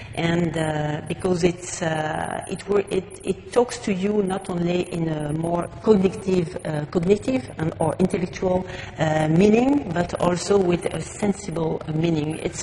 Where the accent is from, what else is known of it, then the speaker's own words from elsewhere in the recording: France; English is a second language; now in Canada; which is very strange for French, but I'm also Canadian now.